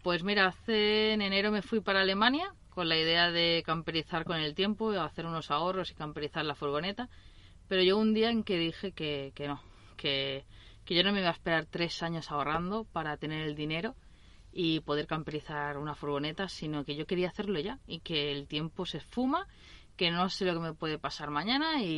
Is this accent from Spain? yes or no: yes; Mataró, Catalonia, Spain; born there; nací en Mataró, nací en esta ciudad.